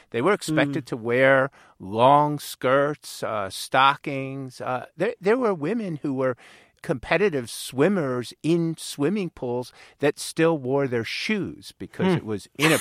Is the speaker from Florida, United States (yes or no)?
yes; Miami, Florida, United States; I can remember going to the public beach growing up in Miami on Key Biscayne and passing by Virginia Beach, which was the black beach.